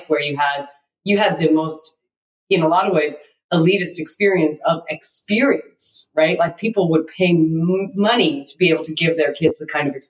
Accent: California, United States; now in Sonoma County, United States; We live in Sonoma County in the most you know, beautiful place in California. We come from Silicon Valley.

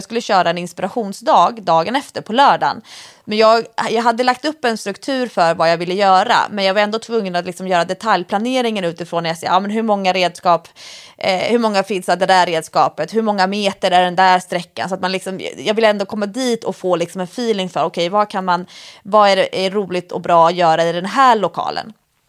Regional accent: Stockholm, Stockholm County, Sweden; Det ligger ju, vad jag skulle säga som stockholmare, i ett industriområde.

